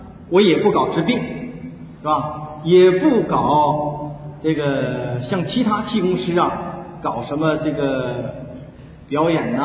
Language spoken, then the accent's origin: Chinese; Changchun, Jilin, China; 也是咱们东北人，家在长春市，今年43周岁啊，虚岁44岁了。